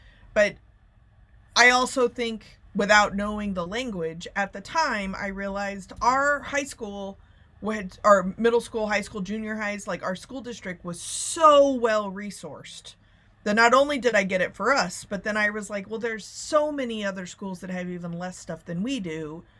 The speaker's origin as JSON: {"language": "English", "town": "Plano", "region": "Texas", "country": "United States", "tie": "born or raised there", "said": "So I grew up in Plano, Texas, and this guy had just moved to the outskirts of town"}